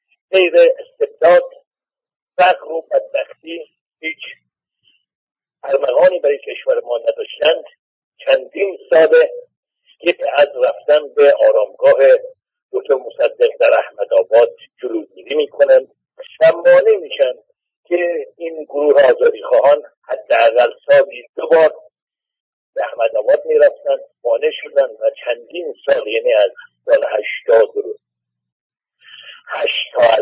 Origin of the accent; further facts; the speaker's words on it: Iran; به عنوان یک ایرانی که به آزادی و ایران علاقمند هستم